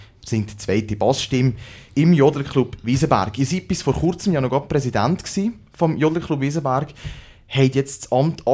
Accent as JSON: {"language": "German", "region": "Valais", "country": "Switzerland", "said": "da fallen jetzt mir als Walliser natürlich schon so Sätze beispielsweise wie ich danke, mich an dir auf oder ich brauche dich, es fällt mir natürlich auf."}